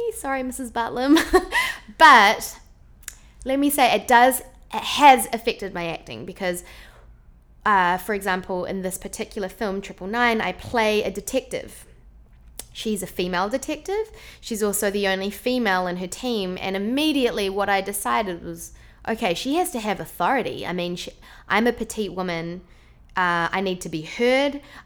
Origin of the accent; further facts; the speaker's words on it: Wellington, New Zealand; They're from my hometown. I used to pay $5 on a Tuesday night to watch them play at the local bar called Indigo.